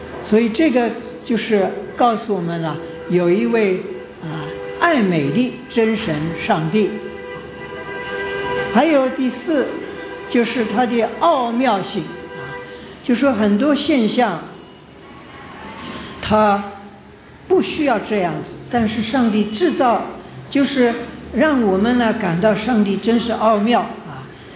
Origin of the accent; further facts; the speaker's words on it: Shanghai, China; accent: Shanghainese; 我们上海话叫蚯蚓啊，蚯蚓，北方话叫蚯蚓啊